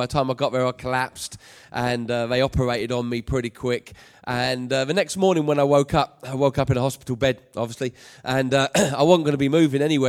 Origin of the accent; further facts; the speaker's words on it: United Kingdom; It's just the way I like to do it, maybe because I'm British. It's just the way we do it back in the motherland.